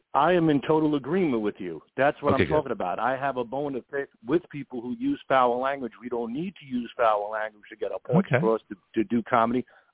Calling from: New York, United States; I'm calling from New York.

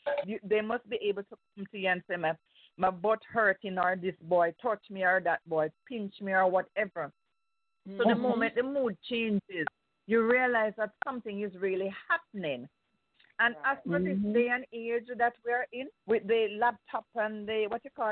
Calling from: Jamaica; from Jamaica.

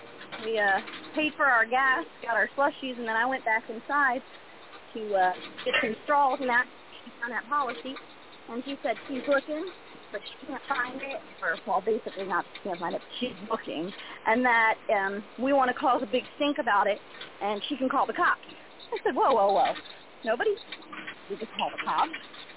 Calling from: South Carolina, United States; I'm in South Carolina.

